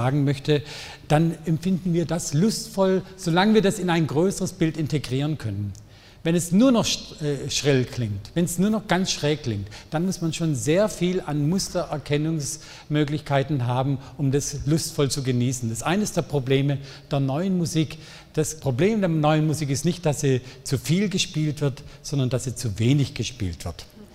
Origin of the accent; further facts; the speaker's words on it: Southern Germany, Germany; Ja, Sie haben gehört, ich komme aus Süddeutschland, ich mache eine Menge an grammatikalischen Fehlern.